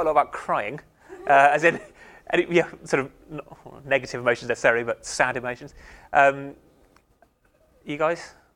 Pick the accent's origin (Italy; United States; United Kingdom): United Kingdom; whilst we've got the sort of theoretical stereotype of stiff upper lip and we don't show any emotion, we're British and all the rest of it